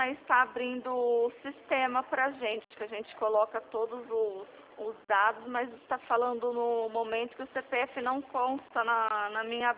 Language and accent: Portuguese; Rio Claro, São Paulo, Brazil; Eu sou de Rio Claro